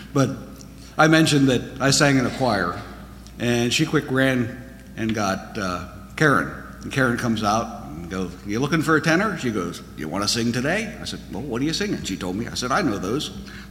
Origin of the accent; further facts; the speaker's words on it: New Gretna, New Jersey, United States; moved away; also born or lived in Mechanicsburg, Pennsylvania; I was born in New Jersey, lived in a little town called New Gretna. Some people have heard of Tuckerton. That's nearby.